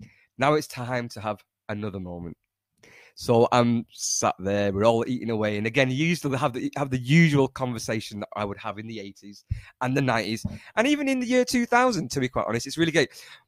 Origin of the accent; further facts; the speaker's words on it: Manchester, North West England, United Kingdom; Not Pakistan or India, that I came from Manchester and I insulted the whole table.